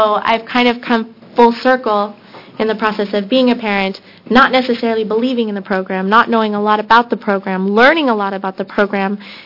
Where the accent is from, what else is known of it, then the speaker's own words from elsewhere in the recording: Salem, United States; I'm from here in Salem.